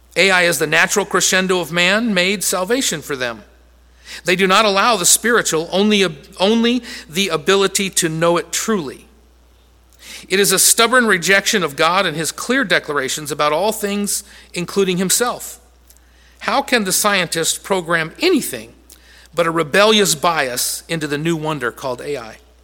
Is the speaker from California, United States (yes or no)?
yes; San Diego, California, United States; I was born in Southern California. I am a child of the San Diego surf scene